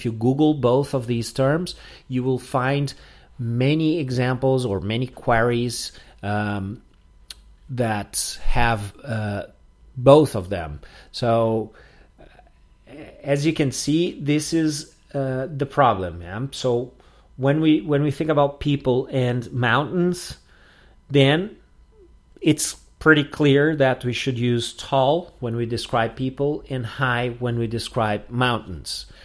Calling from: Porto Alegre, Rio Grande do Sul, Brazil

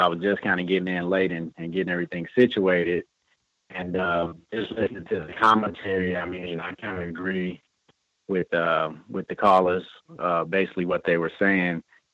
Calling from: Missouri, United States; I'm the caller from Missouri who actually recommended the guest.

